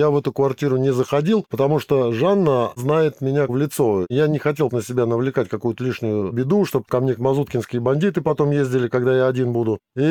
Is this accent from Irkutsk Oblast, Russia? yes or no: no; Moscow, Russia; В общем, я москвич, родился в Москве